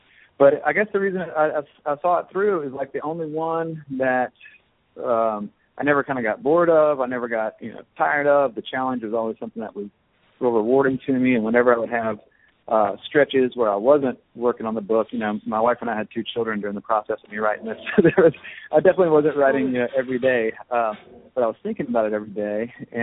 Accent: Louisiana, United States; I'm from Louisiana and I write primarily about Louisiana

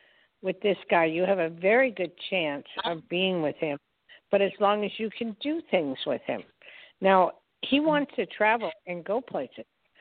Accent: New Jersey, United States; How lucky you are. I'm from Jersey.

